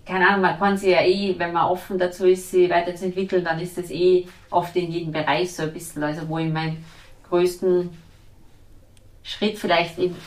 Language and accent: German; Austria; nochmal in Österreich zu spielen, weil das ist dann mein Heimatland und so.